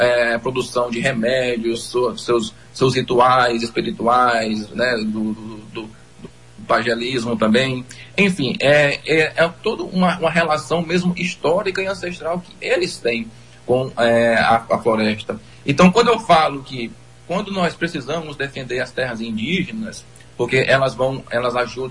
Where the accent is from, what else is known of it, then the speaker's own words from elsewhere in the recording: Rio Branco, Acre, Brazil; Nós que somos de Rio Branco, nós sabemos muito bem disso.